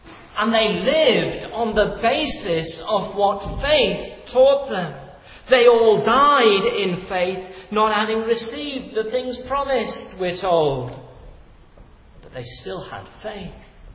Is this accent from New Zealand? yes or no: no; Wales, United Kingdom; where I grew up in Wales, there was about that much sand on the seashore.